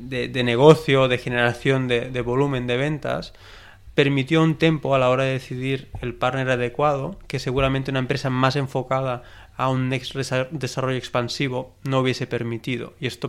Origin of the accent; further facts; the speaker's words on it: Mataró, Catalonia, Spain; estamos en Mataró, somos de Mataró.